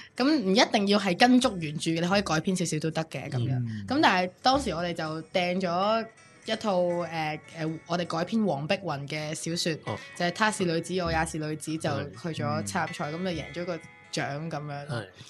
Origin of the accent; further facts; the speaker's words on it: Hong Kong; 作为一个香港人，你经历过即系九七回归，咁你经历过2003年大游行